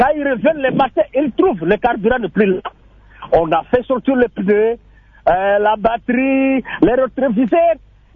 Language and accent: French; DR Congo; ici chez nous, en République démocratique du Congo